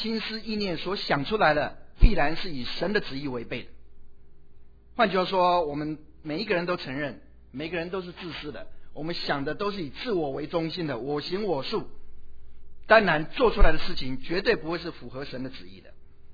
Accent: Taiwan; first language Taiwanese Hokkien; moved away; 很想了解台湾。离开24年，真的很多很多事情都不知道，甚至他们讲的一些的话语我都不懂。不要讲说台语，我的母语

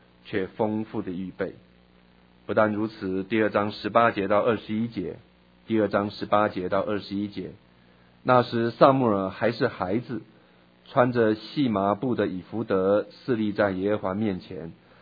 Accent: China; 不像我们中国人，有很多人做和尚

